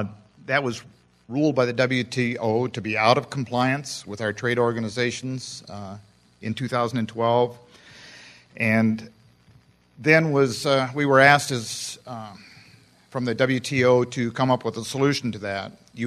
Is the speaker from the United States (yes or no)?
yes; Dysart, Iowa, United States; I'm a producer from Dysart, Iowa. We're located about 20 miles south of Waterloo.